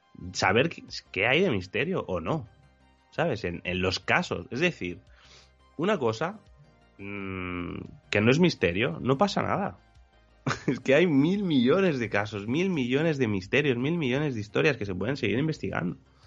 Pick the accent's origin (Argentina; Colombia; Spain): Spain; Nosotros somos de aquí, de España